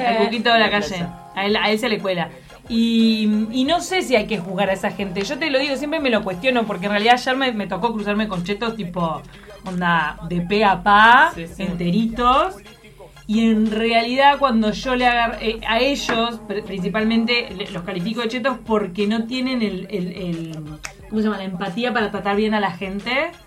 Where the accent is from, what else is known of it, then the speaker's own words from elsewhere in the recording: Pozos, Buenos Aires, Argentina; yo nací en Positos y crecí en Positos. No elegí dónde nacer y es feo cuando vos no te das cuenta que hablas raro